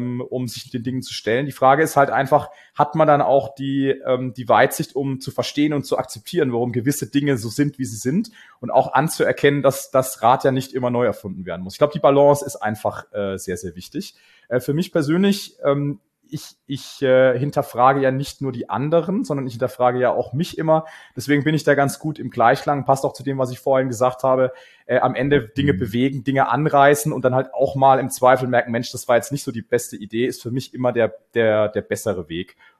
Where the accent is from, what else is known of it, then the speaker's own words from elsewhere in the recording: Karlsruhe, Baden-Württemberg, Germany; born there; now in Munich, Germany; Ich bin geboren in Karlsruhe, habe dort studiert, Wirtschaftsingenieurwesen an der Uni, bin dann in die große weite Welt der Unternehmensberatung nach München gegangen.